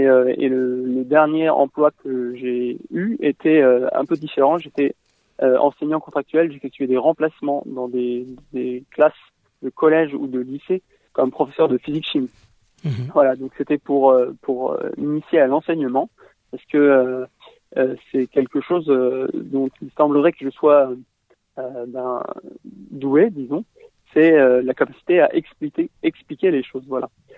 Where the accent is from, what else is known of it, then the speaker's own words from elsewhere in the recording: France; Effectivement, je suis français. J'habite en banlieue parisienne.